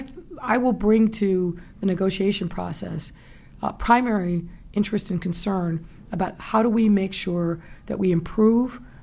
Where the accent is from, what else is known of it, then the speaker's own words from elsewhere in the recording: Ohio, United States; She grew up in Western Illinois. I grew up in Ohio.